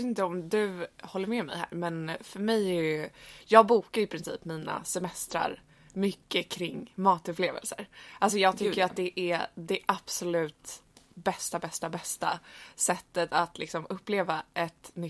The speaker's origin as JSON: {"language": "Swedish", "country": "Sweden", "tie": "born or raised there", "said": "när jag växte upp i Sverige"}